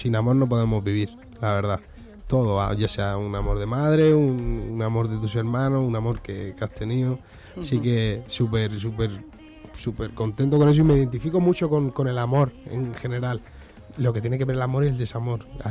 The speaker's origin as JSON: {"language": "Spanish", "town": "Valencia", "region": "Valencian Community", "country": "Spain", "tie": "born or raised there", "said": "Sí, sí, nacido y criado allí. Toda la vida allí, súper contento con mi gente, mi tierra. La verdad que me encanta Valencia. No tengo intención de irme"}